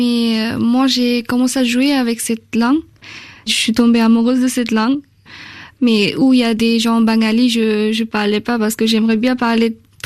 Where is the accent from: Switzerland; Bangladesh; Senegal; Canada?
Bangladesh; now in France; Et moi, je viens du Bangladesh.